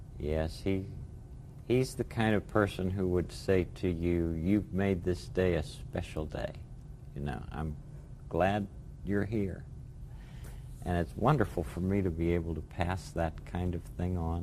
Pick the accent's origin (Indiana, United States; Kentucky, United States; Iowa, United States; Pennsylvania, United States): Pennsylvania, United States; Latrobe; I grew up in La Trobe.